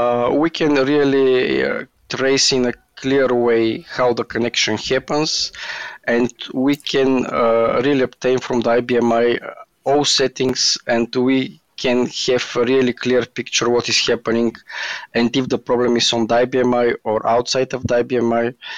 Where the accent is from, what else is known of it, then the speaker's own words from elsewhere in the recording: Sofia, Sofia City, Bulgaria; I work from Bulgaria. I'm from Bulgaria, and I work from the from Sofia, Bulgaria.